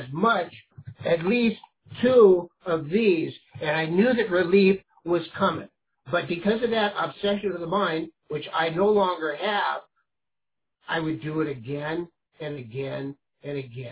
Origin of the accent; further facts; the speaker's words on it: San Leandro, California, United States; Now, I grew up in San Leandro. I've spent most of my life here.